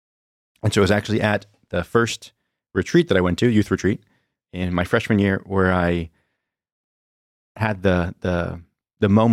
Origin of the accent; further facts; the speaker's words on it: Virginia, United States; And so I grew up in Virginia, as you mentioned at the beginning, and had a Catholic education all throughout my life.